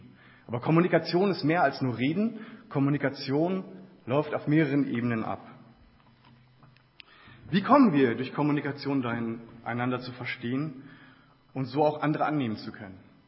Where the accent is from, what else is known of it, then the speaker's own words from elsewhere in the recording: Northern Germany, Germany; accent: Northern German; Ich bin ja aus Norddeutschland und das hört man vielleicht noch so ein bisschen so im Akzent. Und ich habe mich ja langsam so in Richtung Süden vorgearbeitet in Deutschland.